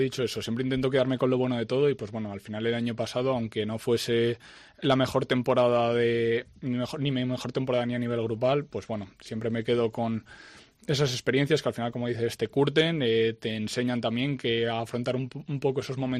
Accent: Zaragoza, Aragon, Spain; que como has dicho, yo soy de Zaragoza

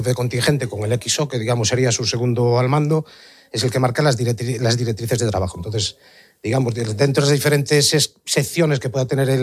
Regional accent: Ferrol, Galicia, Spain; born there; now in Pontevedra, Spain; yo soy nacido de Ferrol, llevo en Pontevedra 34 años destinado, no consecutivos, porque estuve una etapa en Zaragoza del 98 al 2003.

